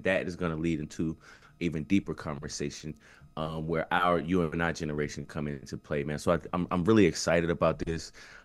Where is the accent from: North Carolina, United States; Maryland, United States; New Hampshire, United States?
North Carolina, United States; also born or lived in New York; My family, you know, most of my family is in New York, but I grew up primarily in the South. So, right. you know, back and forth between, you know, North Carolina and North Carolina and New York.